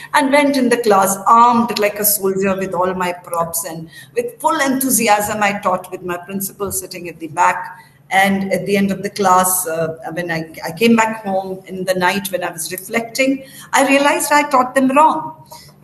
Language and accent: English; Dehradun, Uttarakhand, India; I'm from Dehradun. It's a small town full of schools.